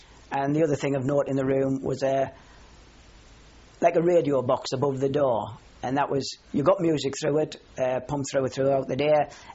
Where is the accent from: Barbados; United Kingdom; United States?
United Kingdom; Brandon, North East England; And I said, I'm from Durham. He said, where in Durham? And I said, Brandon.